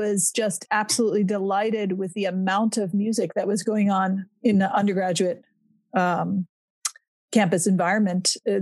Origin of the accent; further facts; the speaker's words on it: New York, United States; I grew up in the New York City suburbs. So I was lucky to have access to professional musicians in my hometown.